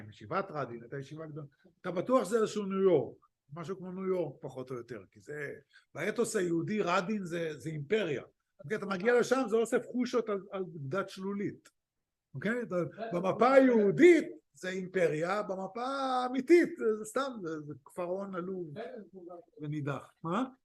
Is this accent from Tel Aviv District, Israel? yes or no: yes; Bnei Brak, Tel Aviv District, Israel; אנחנו באים מבני ברק, עיר ואם בישראל